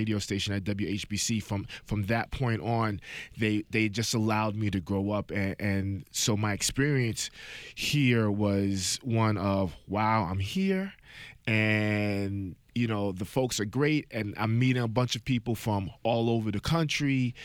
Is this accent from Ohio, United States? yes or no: no; Bronx, New York, United States; I'm from the Bronx, New York, and I grew up in an apartment building